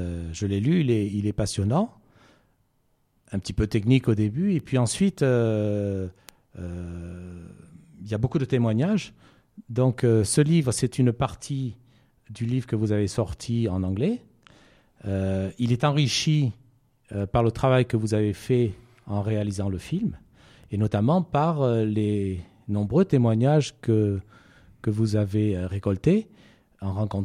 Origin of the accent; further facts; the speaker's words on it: Marseille, Provence-Alpes-Côte d'Azur, France; born there; Je suis né à Marseille